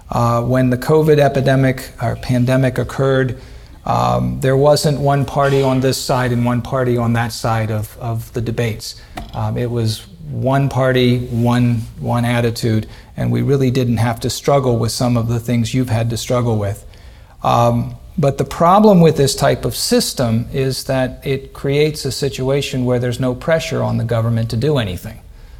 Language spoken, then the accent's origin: English; South Africa; from South America. I mean South Africa.